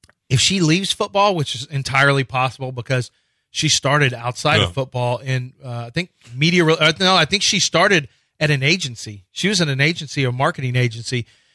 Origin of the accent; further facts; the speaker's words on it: Houston, Texas, United States; that I'm from Houston